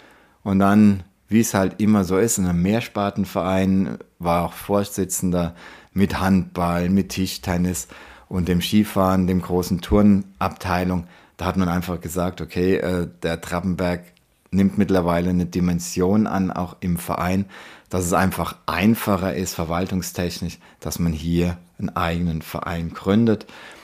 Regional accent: Worms, Rhineland-Palatinate, Germany; born there; bin mittlerweile 51 Jahre alt, bin verheiratet, habe 2 Kinder, wohne in Pfeddersheim, bin gebürtiger Leiselheimer, also ein Ur-Wormser

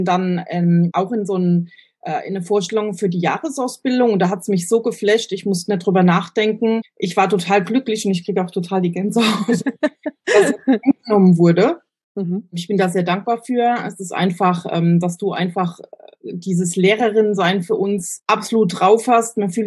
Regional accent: Germany; Also ich bin aus Deutschland.

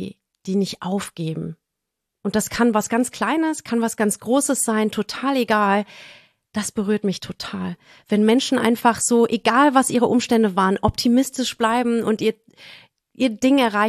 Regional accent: Germany; Über Deutschland denke ich, dass das meine Heimat ist.

